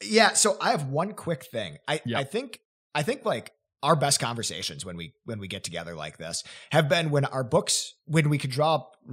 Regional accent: Wisconsin, United States; Like as a white dude growing up in Wisconsin from a middle-class background

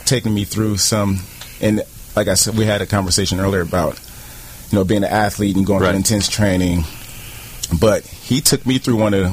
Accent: Venice, California, United States; Yeah, I grew up in Venice, California.

